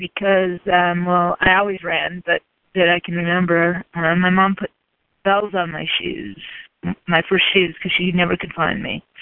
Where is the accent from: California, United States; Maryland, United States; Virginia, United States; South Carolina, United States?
California, United States; the idea that I live right now in the Bay Area, in California. I grew up in the Monterey Bay Area because my mother got a PhD in 1958